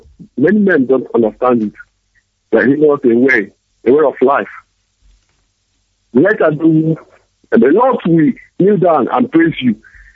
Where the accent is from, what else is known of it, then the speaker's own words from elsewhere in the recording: Imo, Nigeria; now in Abuja, Nigeria; Okay, I'm calling from Abuja. I'm here from Ukwara Piebe in Imo State, Biafra Land.